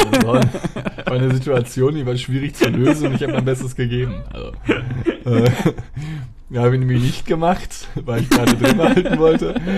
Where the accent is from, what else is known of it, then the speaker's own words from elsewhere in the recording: Dortmund, North Rhine-Westphalia, Germany; ich war in meiner Heimatstadt in Dortmund.